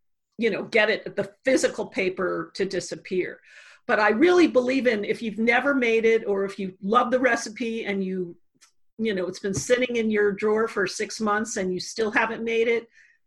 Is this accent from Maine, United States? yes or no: no; New York City, New York, United States; and I'm from New York. So I got my best New York girl on